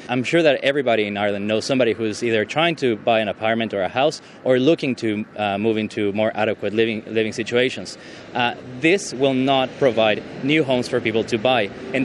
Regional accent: Mexico City, Mexico; I'm actually from Mexico City, and in Mexico City, we have buildings that are 60 stories high.

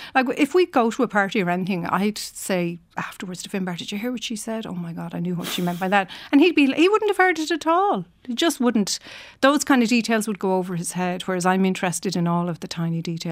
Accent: Ireland; born or raised there

